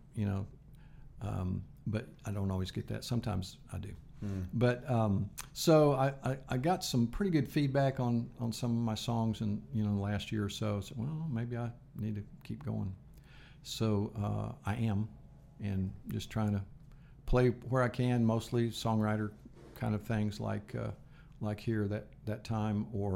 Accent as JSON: {"language": "English", "region": "Kansas", "country": "United States", "tie": "born or raised there", "said": "based on something that happened back in my hometown. And the book covers my hometown in Kansas."}